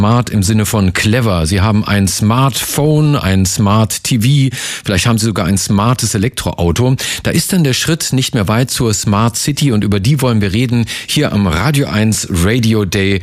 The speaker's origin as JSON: {"language": "German", "region": "Berlin", "country": "Germany"}